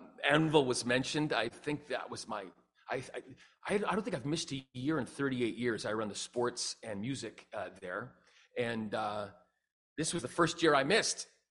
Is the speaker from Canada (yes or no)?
yes; Richmond, British Columbia, Canada; also born or lived in Surrey; I'm from Surrey, grew up in Richmond, went to West Richmond Gospel Hall for years